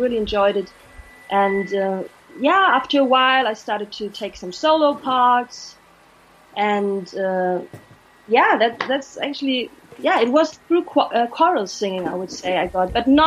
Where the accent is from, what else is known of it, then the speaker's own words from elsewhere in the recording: Speyer, Rhineland-Palatinate, Germany; I grew up in the southwest of Germany. It's like the federal state Rhineland-Palatinate, like really west of Germany. And it's a small town where I'm from, called Speyer, with a really big cathedral.